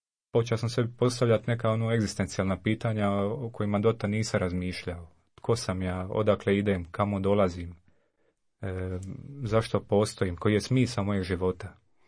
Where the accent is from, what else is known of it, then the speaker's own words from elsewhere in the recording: Kućine, Split-Dalmatia County, Croatia; I rodom sam iz mjesta Kućine, to je jedno manje mjesto pored Splita, oko 1000 stanovnika ima.